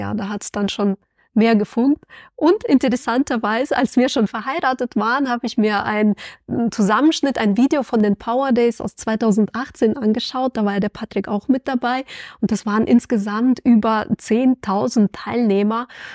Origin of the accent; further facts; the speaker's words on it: Hesse, Germany; Sag ich, naja, aus der Nähe von Frankfurt.